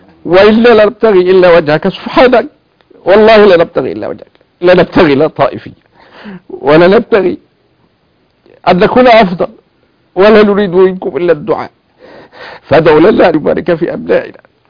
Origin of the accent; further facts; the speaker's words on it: Shanra, Beni Suef Governorate, Egypt; عندنا في مصر، يعني أنا قريتي فيها 5000 حافظ للقرآن فقط، سبحان الله، يسموها بلد القرآن، اسمها شنرة محافظة بني شويه.